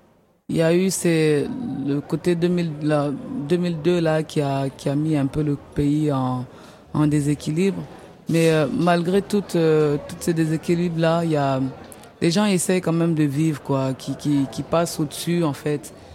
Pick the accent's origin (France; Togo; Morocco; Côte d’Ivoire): Côte d’Ivoire; je suis ivoirien, donc je vais te dire que je préfère forcément la Côte d'Ivoire